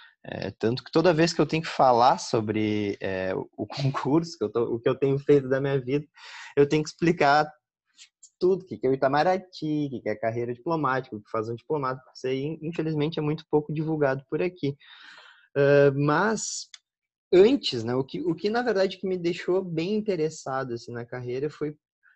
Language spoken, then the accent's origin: Portuguese; Pelotas, Rio Grande do Sul, Brazil; Pois então, não sou de nenhum grande centro, né? Sou de Pelotas, sul, do Rio Grande do Sul.